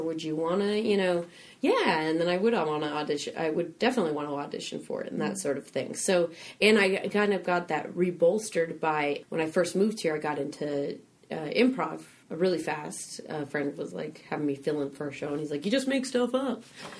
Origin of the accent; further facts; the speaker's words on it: Denver, Colorado, United States; now in Los Angeles, United States; I went home to, I'm from Denver. And then I saved up money and then packed up my little Jetta and drove on out